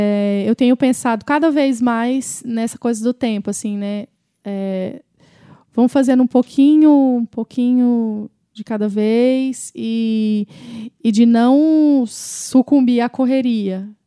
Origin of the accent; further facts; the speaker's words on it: Goiânia, Goiás, Brazil; also born or lived in Jussara; eu vivi minha vida toda em Goiânia, entre Goiânia e Jussara, interior de Goiás. E por mais que a minha cidade seja uma cidade relativamente grande, com quase 2 milhões de habitantes e tudo, é muito diferente.